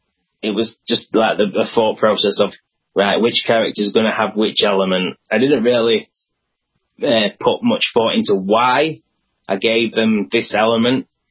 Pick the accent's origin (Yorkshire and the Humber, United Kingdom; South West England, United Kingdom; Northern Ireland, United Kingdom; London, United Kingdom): Yorkshire and the Humber, United Kingdom; Doncaster; Yes, Doncaster Rovers, my hometown club.